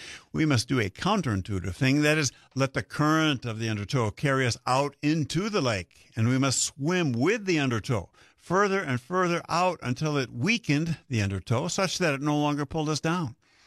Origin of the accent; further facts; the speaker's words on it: Michigan, United States; For example, I grew up in Western Michigan, where we lived and worked and recreated on the Great Lakes.